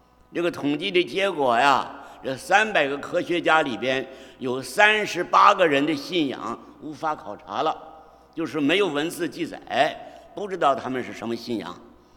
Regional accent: China; 大概我们从大陆来的有一个盲点

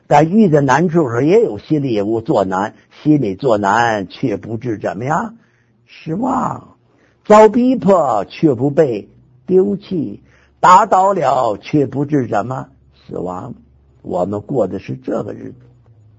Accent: Beijing, China; 我说我也是北京的。哎，这样不套近乎就老乡了吗？我也是北京的。

